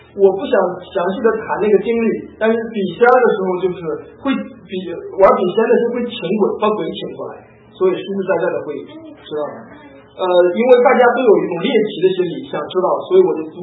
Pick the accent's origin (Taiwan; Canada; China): China; 我们从中国来的人应该不是特别的陌生